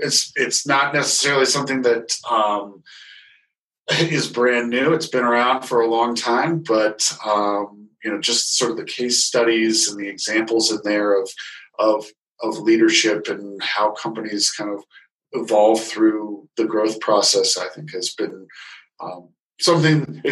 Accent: Ohio, United States; Yeah, you know, it's funny because we lived in Ohio. I grew up in Ohio. I grew up in central Ohio.

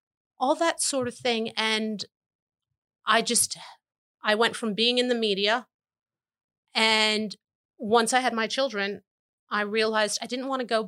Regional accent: New York, United States; moved away as an adult; now in Alabama, United States; I'd moved to Alabama about 15 years ago, and I found more like-minded people here in Alabama than I grew up with in New York, where it's extremely liberal

